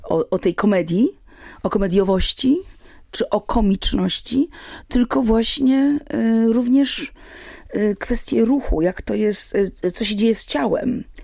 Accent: Warsaw, Masovian Voivodeship, Poland; Ja wychowałam się na Starej Ochocie w Warszawie

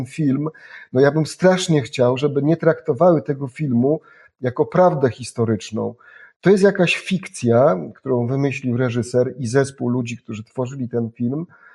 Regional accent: Polish highlands, Poland; te moje geny góralskie też tu grają, ja też jestem góralem

